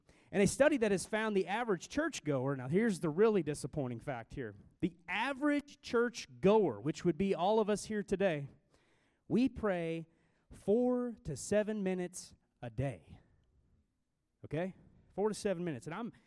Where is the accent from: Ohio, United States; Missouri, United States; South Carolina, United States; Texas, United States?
Missouri, United States; I'm from Southwest Missouri. No offense, teachers at Marshfield, but I did go to Marshfield for a season of my life. Then I went to Conway.